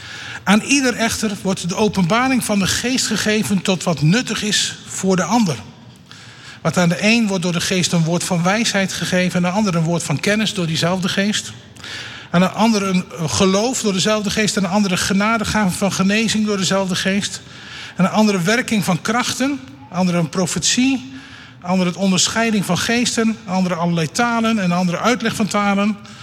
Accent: Netherlands; En zeker wij als Nederlanders, wij moeten wel daarin nuchter blijven.

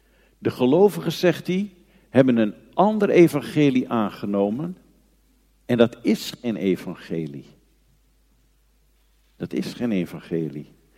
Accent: Diemen, North Holland, Netherlands; ik kom uit Diemen, dat is bij Amsterdam.

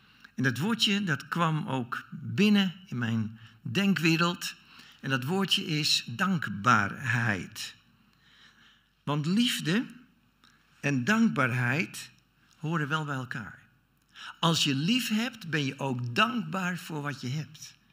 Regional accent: Netherlands; die waren toch wel een beetje lastig voor ons als Nederlanders.

